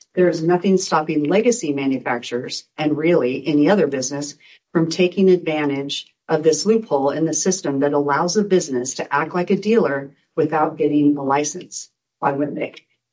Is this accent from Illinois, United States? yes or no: no; Spokane, Washington, United States; I was raised in a dealership family with both my brother and my father in dealerships in my hometown, Spokane.